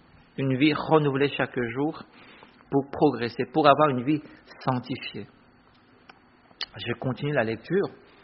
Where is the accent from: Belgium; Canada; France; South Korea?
South Korea; moi j'ai deux cultures. Je suis coréen, mais en même temps je suis français.